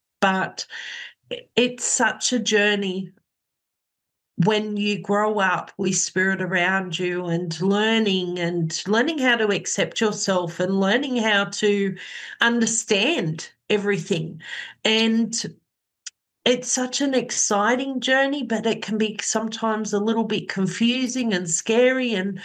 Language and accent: English; Cootamundra, New South Wales, Australia; Cootamundra Ex-Servicemen's Club tonight, which I haven't been there for a fair few years now, and it being my hometown, I'm so excited about that.